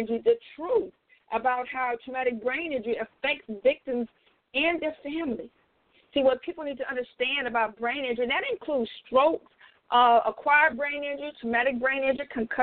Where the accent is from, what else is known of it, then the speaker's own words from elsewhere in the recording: Mississippi, United States; I presently live in Georgia. I'm born and raised in Mississippi. That's right, guys. I am a Southern girl, and I tell you, I'm a Southern girl at heart.